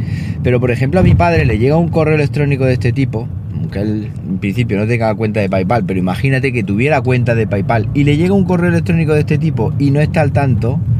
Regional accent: Siles, Andalusia, Spain; la noche anterior han rayado 90 coches allí en mi pueblo, en Siles, 90 coches

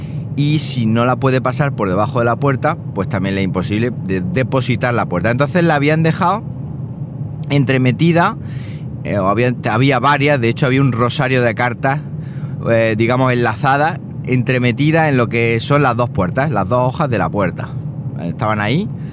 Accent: Siles, Andalusia, Spain; Mi pueblo es Siles, al norte de Jaén, un pueblecito muy pequeño, un censo de unos 2000 y pico habitantes, contando cabras, gallinas y tal.

